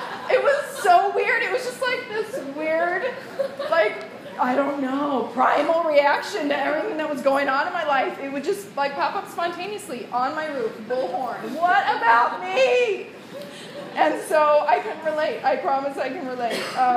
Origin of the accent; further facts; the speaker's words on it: Midwest, United States; I'm from the Midwest, he's from LA.